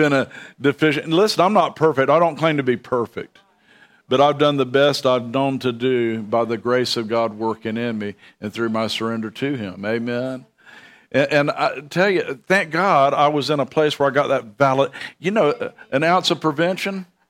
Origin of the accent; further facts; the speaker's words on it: Bradenton, Florida, United States; I lived in Bradenton. I grew up in Bradenton, and between Bradenton and Tampa, there's a place called Sun City Center.